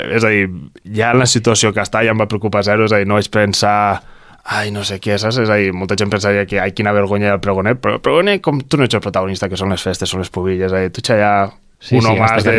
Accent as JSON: {"language": "Catalan", "town": "Roquetes", "region": "Catalonia", "country": "Spain", "said": "si algú té preguntes d'on ets, doncs mira, de roquetes vinc, de roquetes baixo"}